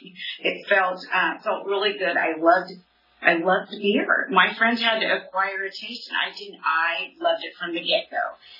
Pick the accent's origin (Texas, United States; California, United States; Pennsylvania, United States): California, United States; Fresno; But I was born and raised in Fresno, and I have two older brothers that were partying